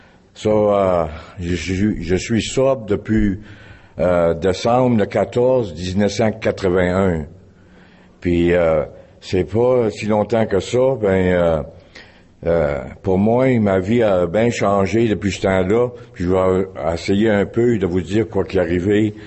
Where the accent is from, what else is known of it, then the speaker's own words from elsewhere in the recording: Welland, Ontario, Canada; born there; Je suis né à Welland, Ontario. C'est pas loin de Niagara Falls.